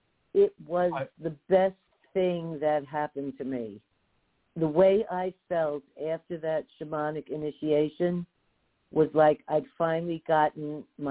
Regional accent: Florida, United States; That can't be me. I'm from Florida, you know?

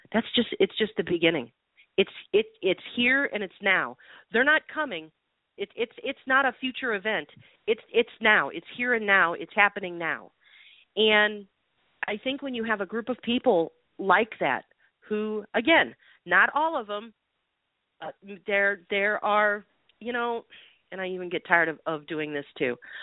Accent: United States; and I'm an American, and I have the right to say it.

